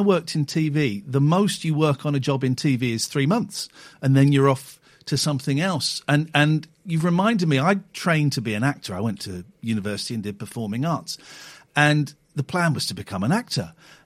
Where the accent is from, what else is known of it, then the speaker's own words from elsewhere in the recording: Slough, South East England, United Kingdom; I grew up in Slough, and we were trained in schools